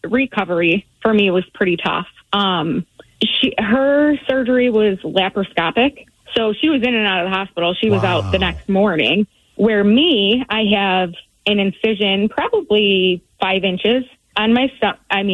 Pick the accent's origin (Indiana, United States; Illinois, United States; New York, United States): New York, United States; Buffalo; I mean, come on. We're from Buffalo. Of course I got chicken wings.